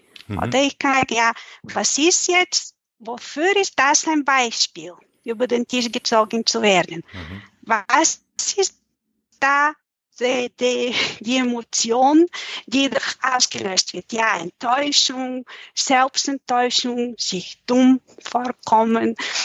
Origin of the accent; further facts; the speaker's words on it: Bulgaria; weil ich arbeite in englischer, deutscher, russischer Sprache. Ich bin Bulgarin.